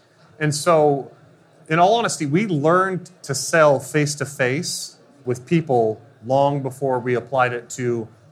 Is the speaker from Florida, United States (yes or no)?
no; Idaho, United States; I was born in Idaho. And I know that sounds inconsequential, but it's not. I come from a family of 9 kids. And ultimately, I was raised on a potato farm.